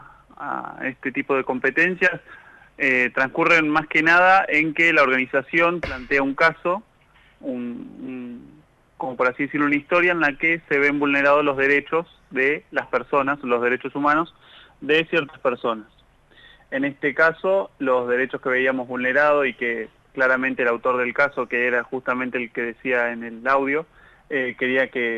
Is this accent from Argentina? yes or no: yes; Azul, Buenos Aires Province, Argentina; Sí, yo soy de Azul y el equipo es bastante variado. Yo soy de Azul